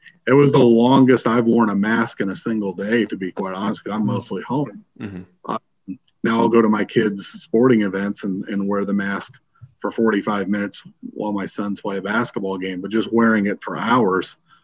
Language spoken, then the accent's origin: English; Germany; And like I said, growing up in Germany and just watching that tournament, and watching the national championship in the middle of the night because of the time difference there.